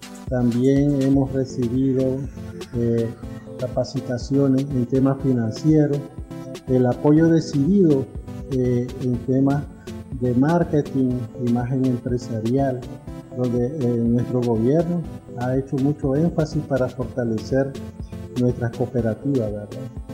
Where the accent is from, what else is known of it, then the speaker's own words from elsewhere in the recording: Masaya, Nicaragua; Nosotros somos del departamento de Masaya.